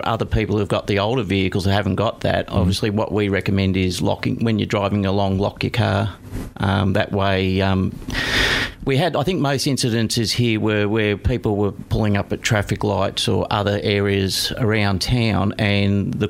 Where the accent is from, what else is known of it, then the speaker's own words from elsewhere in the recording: Victoria, Australia; now in Melbourne, Australia; I came from the Macedon Ranges, nice country area, as I was saying, and I came back to working in town here